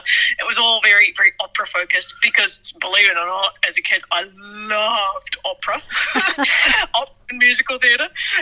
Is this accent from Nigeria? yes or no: no; Auckland, New Zealand; Lynn spends his life off the Tumut River, and I grew up on the Waitemata Harbour.